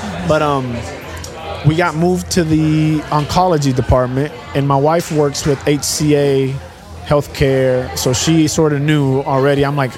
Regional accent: Puerto Rico; now in Dallas-Fort Worth, United States; Originally from Puerto Rico.

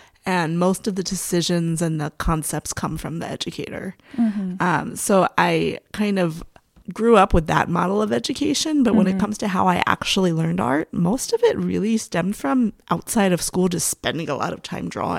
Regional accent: Pennsylvania, United States; But I grew up in Pennsylvania, where most schools had an art educator.

